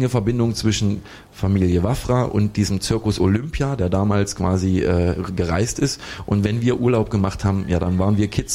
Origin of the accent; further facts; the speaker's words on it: Tambach-Dietharz, Thuringia, Germany; now in Erfurt, Germany; Ich komme aus Tambach-Dietharz, ja.